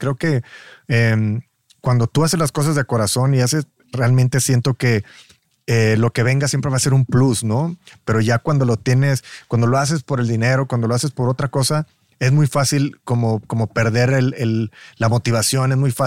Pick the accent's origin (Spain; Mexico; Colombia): Mexico; Matamoros, Tamaulipas; yo soy de Matamoros, de Morelos, como dicen, entonces yo crecí con la música norteña, sí. Yo crecí con la cumbia, yo crecí con todo eso